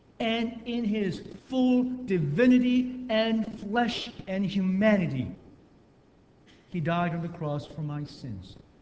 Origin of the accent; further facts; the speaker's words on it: Michigan, United States; Back in 1989, Michigan, I grew up in Michigan.